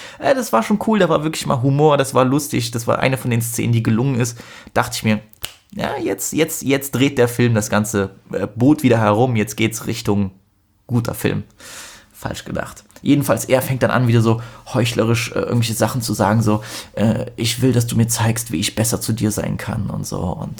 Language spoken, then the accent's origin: German; Poland; Ich habe es als Pole total gefeiert